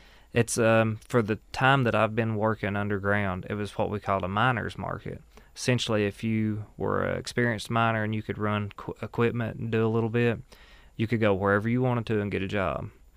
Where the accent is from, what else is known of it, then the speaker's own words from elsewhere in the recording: Whitesburg, Kentucky, United States; a 29-year-old coal miner with 9 years' experience, and I'm from Whitesburg, Kentucky.